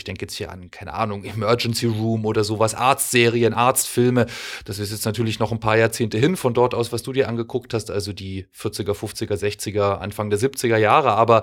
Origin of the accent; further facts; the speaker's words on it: Germany; ich komme auch aus der DDR